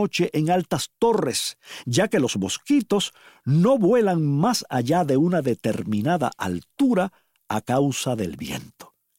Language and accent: Spanish; Palma Soriano, Santiago de Cuba, Cuba; yo recuerdo con enorme gusto los mosquiteros de mi niñez allá en Palma Soriano.